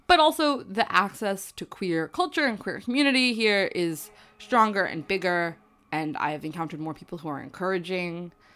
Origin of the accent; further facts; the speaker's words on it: New Jersey, United States; I grew up in a relatively small town going to pretty conservative schools.